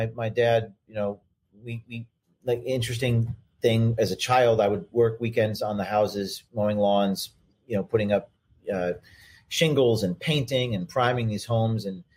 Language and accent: English; New Jersey, United States; I'm from New Jersey, so this would be New York City market